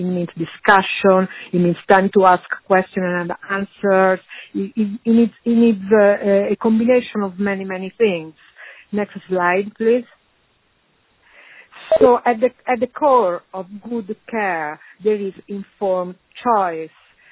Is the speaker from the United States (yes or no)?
no; Italy; accent: Italian; English is a second language; I hope people can cope with my Italian accent.